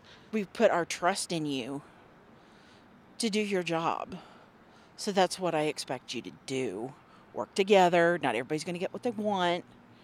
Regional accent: Hallsville, Missouri, United States; I'm from Hallsville.

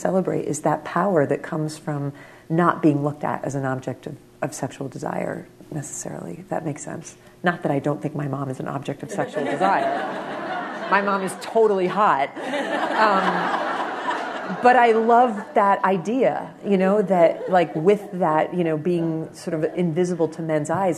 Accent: New Jersey, United States; there's a woman named Mrs. Mary Treat who lived in my home state of New Jersey

